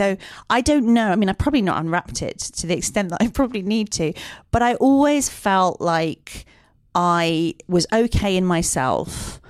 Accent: Dublin, Leinster, Ireland; during the 1980s, I grew up in South County Dublin, where the wind and the rain and the humidity conspired to turn my hair

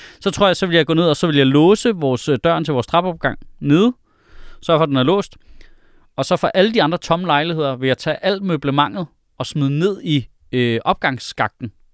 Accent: Sorø, Zealand, Denmark; Lige præcis, hvor jeg kommer fra.

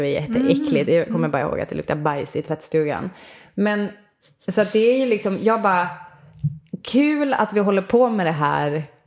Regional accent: Umeå, Västerbotten County, Sweden; jag kommer från Umeå.

